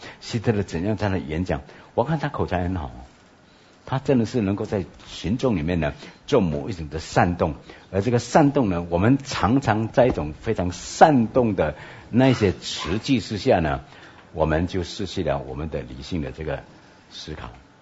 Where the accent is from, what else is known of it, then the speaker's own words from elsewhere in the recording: Malaysia; 我们在马来西亚长大的这个时候呢